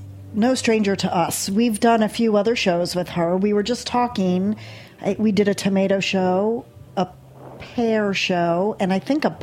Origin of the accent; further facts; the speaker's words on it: Ohio, United States; where I'm from Ohio, too.